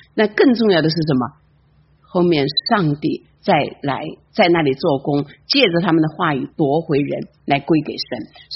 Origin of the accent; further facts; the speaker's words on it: China; now in United States; 我们从中国来美国，也是在美国信主